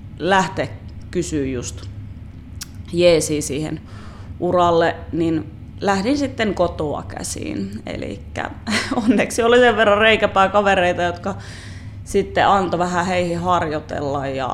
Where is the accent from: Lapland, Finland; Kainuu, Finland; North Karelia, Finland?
Kainuu, Finland; Kajaani; Mä oon Kajanista kotoisin, niin mä kävin sitten samalla, kun mä kävin lapsena kaupungilla